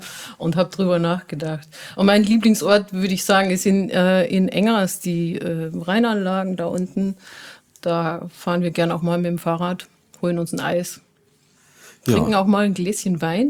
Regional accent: Upper Austria, Austria; ich komme ja aus der Nähe von Linz in Österreich. Und da ist die Landschaft ähnlich wie hier, nur halt alles ein bisschen höher, mehr Nadelwald, aber ähnlich hügelig.

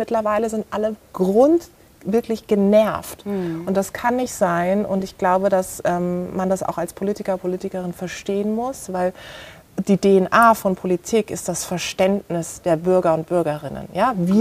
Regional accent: Karlsruhe, Baden-Württemberg, Germany; meiner Heimatstadt in Karlsruhe

